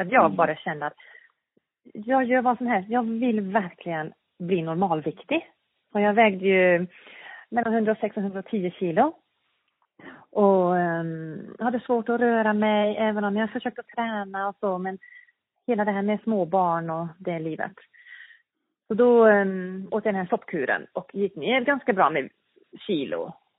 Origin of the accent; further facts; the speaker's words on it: South Africa; moved away as an adult; now in Sweden; Och, född och uppvuxen i Sydafrika. Med en sydafrikansk pappa och en norsk mamma. Och flyttade till Sverige 92 på grund av kärlek. Och är kvar här.